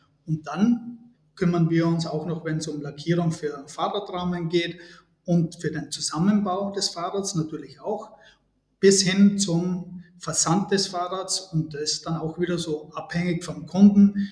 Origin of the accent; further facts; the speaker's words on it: Kuchl, Salzburg, Austria; also wir kommen ja beide aus Kuchl